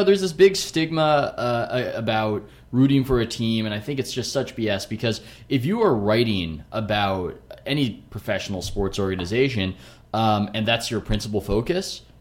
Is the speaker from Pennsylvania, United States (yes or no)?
no; San Diego, California, United States; I'm from San Diego, where there was no NBA team. I rooted for the New York Knicks growing up